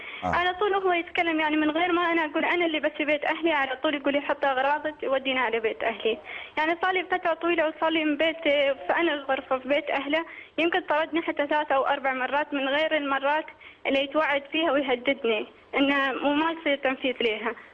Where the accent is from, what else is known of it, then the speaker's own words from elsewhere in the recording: Oman; أنا مشكلتي إني أنا من عمان وهو من الإمارات